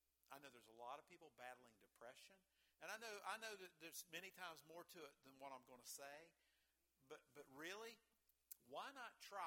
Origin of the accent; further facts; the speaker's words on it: West Virginia, United States; Born and raised, most of us born and raised in West Virginia.